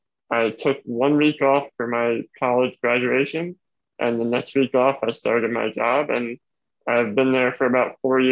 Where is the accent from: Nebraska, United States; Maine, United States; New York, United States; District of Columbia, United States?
New York, United States; So I've always been in New York. I grew up in Long Island, out in Suffolk County, out east.